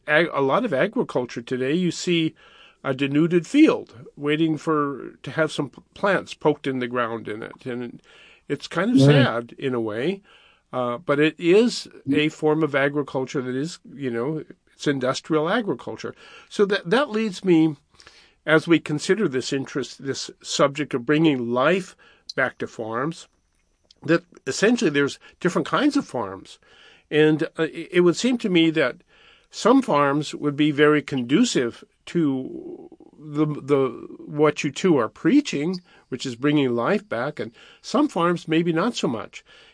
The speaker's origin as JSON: {"language": "English", "region": "Montana", "country": "United States", "tie": "born or raised there", "said": "the farm I was raised on up in Montana was an example of the kind of farms that have been going on forever"}